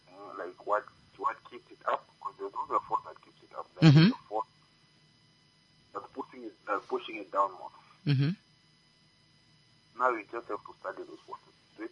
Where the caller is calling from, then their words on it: Windhoek, Khomas, Namibia; I'm from Windhoek.